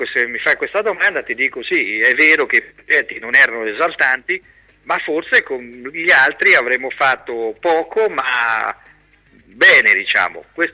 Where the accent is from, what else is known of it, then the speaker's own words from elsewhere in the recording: Ancona, Marche, Italy; born there; sono nata ad Ancona 53 anni fa